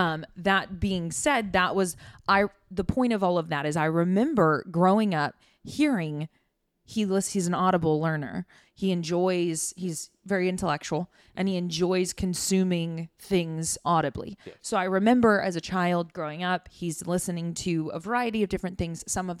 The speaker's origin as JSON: {"language": "English", "town": "Shawnee", "region": "Oklahoma", "country": "United States", "said": "I'm from Oklahoma. That's mm-hmm. Shawnee is where I'm from."}